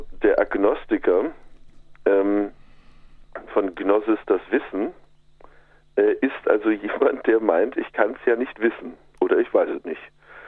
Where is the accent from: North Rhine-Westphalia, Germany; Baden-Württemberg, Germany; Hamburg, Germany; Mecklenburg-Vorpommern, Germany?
Mecklenburg-Vorpommern, Germany; in meiner Heimat gibt es, also in Mecklenburg-Vorpommern gibt es viele Konfessionslose